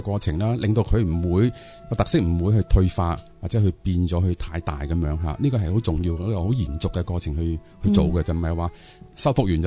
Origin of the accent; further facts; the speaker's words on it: Hong Kong; 可以啱我们香港人去看去用呢，